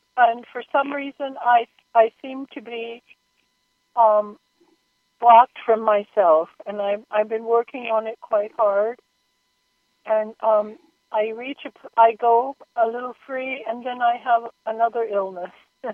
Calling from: Florida, United States; I'm calling from Florida, and I'm still in deep process down here

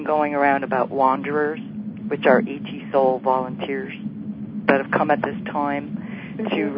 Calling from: Canada; I'm from Canada.

